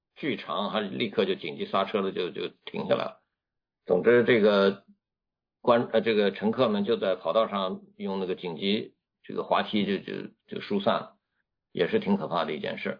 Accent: China; moved away; 以前我们小时候在中国用到美国的东西

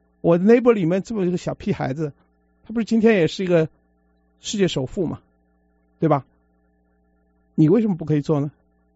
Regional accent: China; moved away as an adult; now in Seattle, United States; 我来的时候我是中国人，我其实现在还是中国人，这是我没有变化的。但你说我要有什么变化呢？就是我原来呢，我认为呢，中国才是我的故乡。其实我现在感觉西雅图也是我的故乡。

